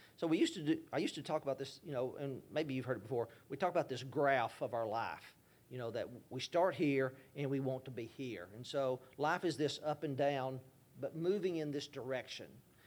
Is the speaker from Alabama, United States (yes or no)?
yes; Alabama, United States; I'm from Alabama. I just realized I'm saying nice in a week.